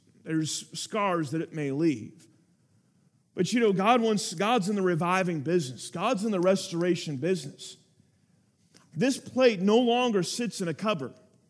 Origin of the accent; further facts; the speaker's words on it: California, United States; also born or lived in Kansas; I was born in Kansas, I grew up in California